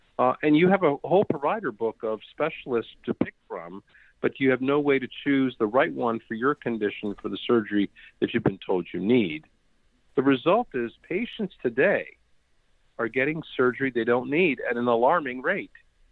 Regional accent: District of Columbia, United States; also born or lived in India; And I grew up in the Washington, D.C. area, became a surgeon

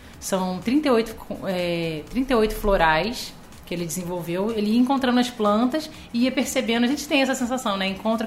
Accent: Rio de Janeiro, Brazil; born there; Sou carioca de nascimento, sou ilhense de coração.

